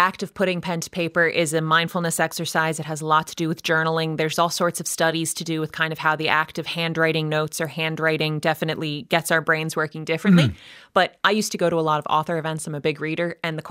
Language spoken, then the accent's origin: English; United States; in my context, I'm an American.